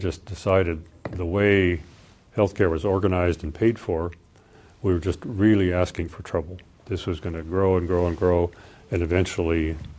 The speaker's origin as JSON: {"language": "English", "town": "Seattle", "region": "Washington", "country": "United States", "tie": "born or raised there", "said": "it resonated with me because I grew up in Seattle. I had a newspaper route up on Capitol Hill"}